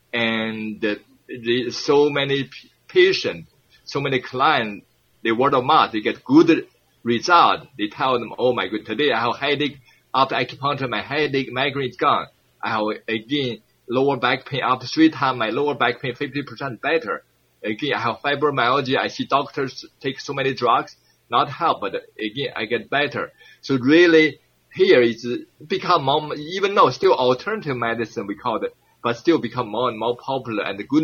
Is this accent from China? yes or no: yes; China; English is a second language; We grew up in China with herbal medicine, with Tai Chi exercise, eating healthy food, no McDonald's